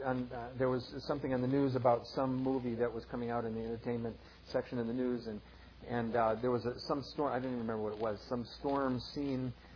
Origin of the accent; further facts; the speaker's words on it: South Dakota, United States; I grew up in South Dakota. You know, we have waves of grain.